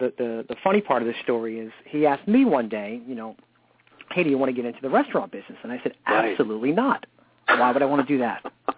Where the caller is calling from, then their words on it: New York City, New York, United States; Well, I'm calling from a little island in the states of Manhattan, New York City.